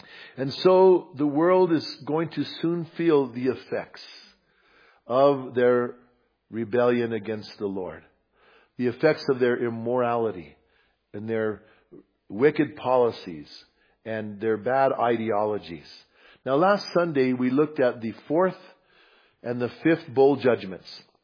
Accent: Bernalillo, New Mexico, United States; moved away; also born or lived in New York; Now, when I first moved to New York, you know, I grew up in Bernalillo. We used to go to the river and play, the Rio Grande River.

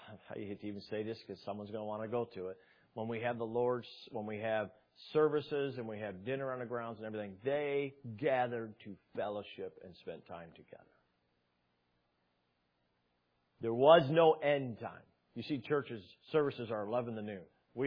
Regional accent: Brown City, Michigan, United States; Of course, I grew up in Brown City. There wasn't a lot of places to eat out at.

